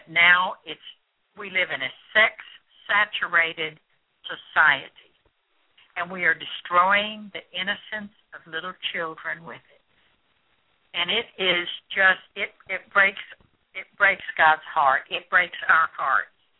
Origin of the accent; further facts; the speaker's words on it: Midwest, United States; Teen pregnancies were rare in where I grew up in the Midwest and in the 50s and 60s.